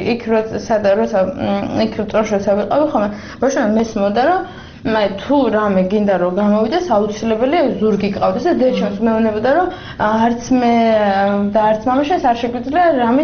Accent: Tsnori, Kakheti, Georgia; მოკლედ 91 წელს დავიბადე და გავიზარდე პრინციპში ძირითადად წნორში. ესე იგი ეს არის ქალაქის სტატუსის მატარებელი ჩვენი დასახლება, მაგრამ არაფერი არ გამორჩა შუალობრივ სოფლისგან. იქ დავიბადე, იქ ცხოვრობდით

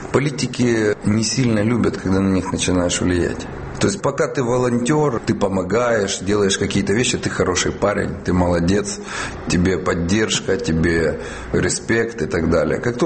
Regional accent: Kharkiv, Kharkiv Oblast, Ukraine; я здесь живу. Я родился в Украине, я здесь прожил, я здесь закончил университет.

